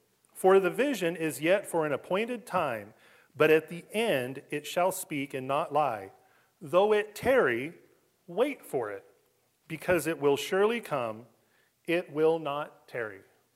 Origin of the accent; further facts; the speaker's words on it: Los Angeles, California, United States; I'm from Los Angeles, California. And I took the train here.